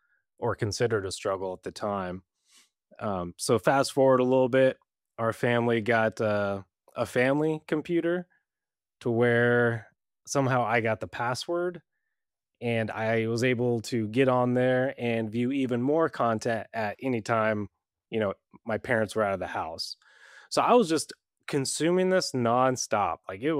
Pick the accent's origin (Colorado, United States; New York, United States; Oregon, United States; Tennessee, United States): Colorado, United States; Brighton; so I'm from Brighton, Colorado, grew up, born and raised.